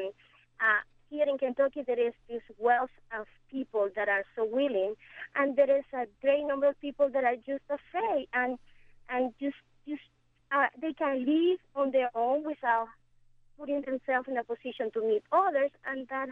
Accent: Venezuela; first language Spanish; English is a second language; Like in my case, I come from Venezuela, and I never knew people who were from different religions other than Catholics. And I didn't know people that spoke different languages other than Spanish.

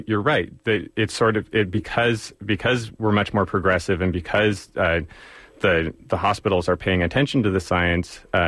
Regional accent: Berkeley, California, United States; born there; I was born at home in Berkeley

